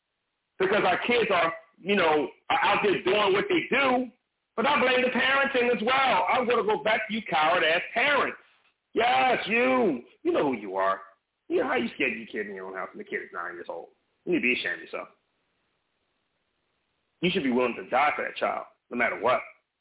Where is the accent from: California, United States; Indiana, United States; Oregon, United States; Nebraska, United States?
California, United States; Compton; I used to, you know, be that young man, you know, growing up in Compton, California, you know, growing up in Crip Set, gang banging.